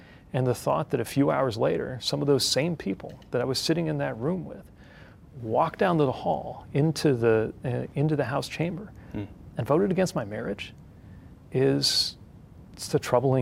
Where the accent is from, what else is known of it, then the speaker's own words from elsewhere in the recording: South Bend, Indiana, United States; I was back in my hometown of South Bend